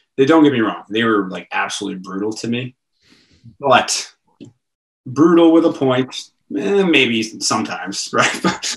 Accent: Stillwater, United States; in the environment I was brought up into in Stillwater, this town was amazing.

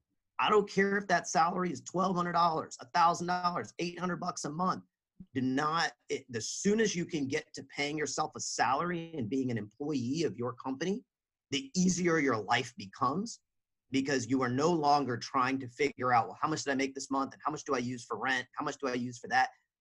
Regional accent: Atlanta, Georgia, United States; I mean, you know, for me, I grew up in Atlanta. I went to, you know, kind of took the traditional beaten path.

